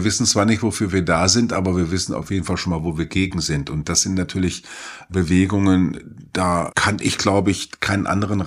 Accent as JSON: {"language": "German", "region": "North Rhine-Westphalia", "country": "Germany", "said": "für mich als gewohnter Münsterländer"}